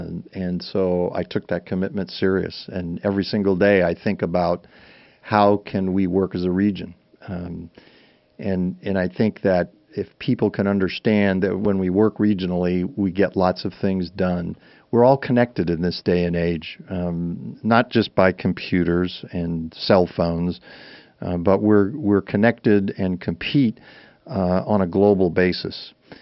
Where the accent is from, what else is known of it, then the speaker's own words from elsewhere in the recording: New England, United States; Many years ago, when I was a young man, I grew up in New England, every summer went to the Maine coast